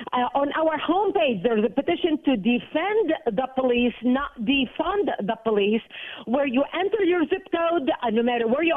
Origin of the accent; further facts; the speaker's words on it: Lebanon; Well, I was born and raised in Lebanon, which used to be Paris of the Middle East.